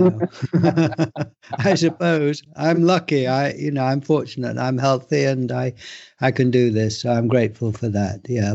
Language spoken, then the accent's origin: English; England, United Kingdom; born there; Well, I was born in England. I live in England. And I was brought up a Christian.